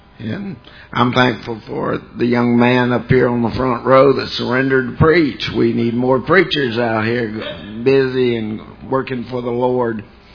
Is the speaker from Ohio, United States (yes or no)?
no; Florida, United States; well, I'm from Florida, and I want you to know there's people down there that loves him.